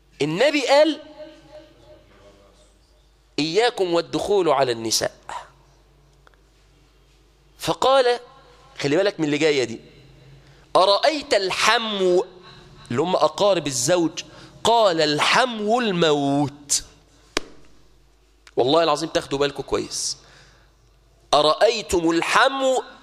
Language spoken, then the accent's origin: Arabic; Mansoura, Dakahlia, Egypt; اظن طبعا عندنا في المنصورة حصلت حالات دي كتير